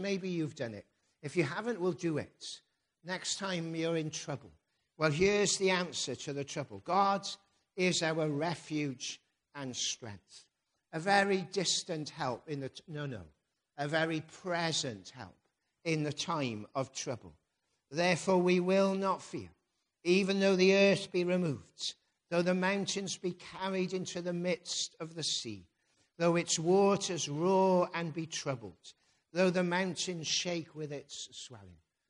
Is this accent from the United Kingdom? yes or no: yes; Newport, Wales, United Kingdom; I grew up in Newport. Nearly every day, I walked past the Usk. I crossed the bridge, perhaps, or I walked past the castle and I looked at the River Usk.